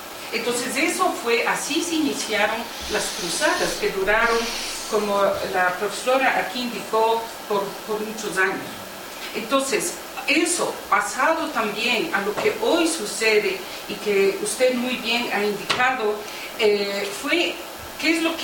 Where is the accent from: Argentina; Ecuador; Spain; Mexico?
Ecuador; Quito, Pichincha; born there; mi madre ecuatoriana, católica, nací aquí en Quito y soy casada con el imán de nuestra mezquita, ecuatoriano.